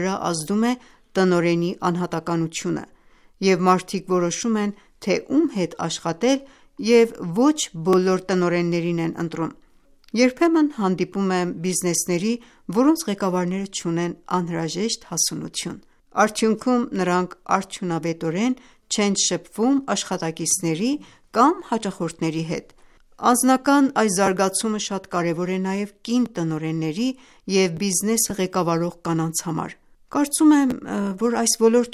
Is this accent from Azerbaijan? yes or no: no; Iran; Armenian is a second language; տաքսու վարորդը, ով նկատեց, որ Իրանից եմ